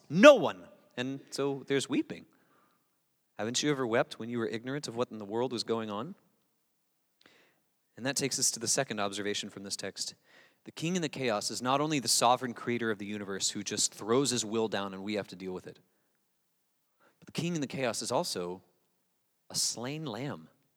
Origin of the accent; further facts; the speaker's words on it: Gulf Coast, United States; I grew up in the Gulf Coast, and we would go out on the water